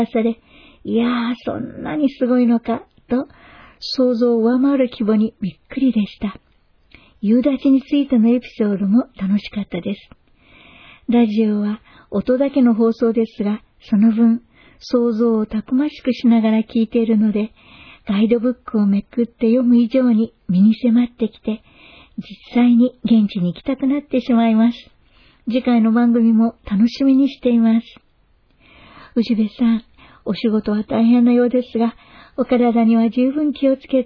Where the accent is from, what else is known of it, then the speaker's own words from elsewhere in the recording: Okinawa, Japan; 沖縄育ちの私にとっては夢の国ですが